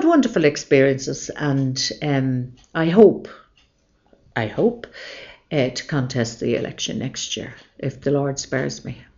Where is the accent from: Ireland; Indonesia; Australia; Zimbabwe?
Ireland; Dublin, Leinster; my experience as a kid growing up in Dublin, in Drimna, in the 50s and 60s, well equipped me to understand people